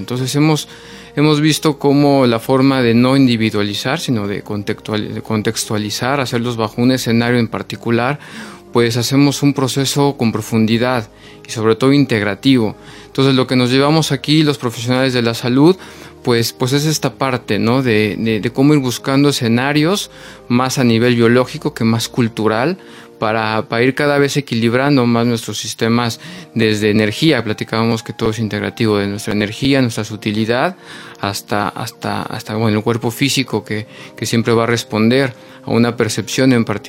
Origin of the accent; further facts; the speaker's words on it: Tlaxcala, Mexico; vengo de Tlaxcala, México.